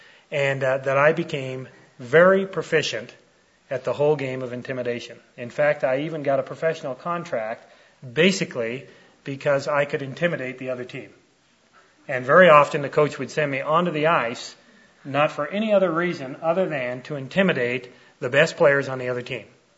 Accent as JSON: {"language": "English", "town": "Toronto", "region": "Ontario", "country": "Canada", "tie": "born or raised there", "said": "I was born and raised in Canada, in Toronto, and my citizenship is still in Toronto."}